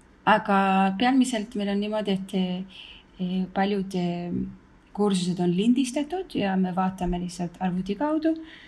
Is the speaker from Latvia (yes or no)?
no; Israel; ma kasvasin siin Iisraelis ja et ma õppisin siin